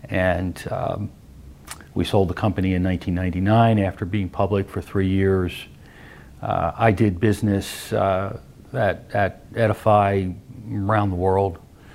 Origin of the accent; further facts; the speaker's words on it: Philadelphia, Pennsylvania, United States; So I grew up in Philadelphia, went to high school here and then had the crazy idea in 1974 to go to California.